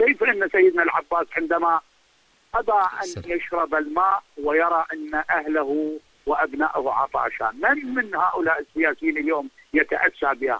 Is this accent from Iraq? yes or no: yes; Iraq; وأنا ابن العراق